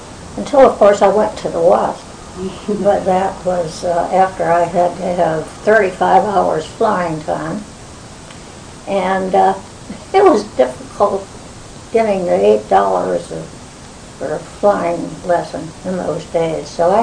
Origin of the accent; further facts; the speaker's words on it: St. Louis, Missouri, United States; born there; I was born in St. Louis in 1918 during the flu epidemic.